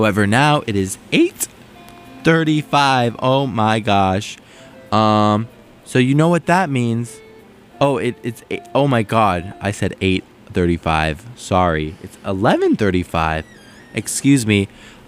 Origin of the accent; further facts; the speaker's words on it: New York City, New York, United States; it's about someone in Brooklyn, and I'm from Manhattan, New York City. So, you know, it hits kind of close to home.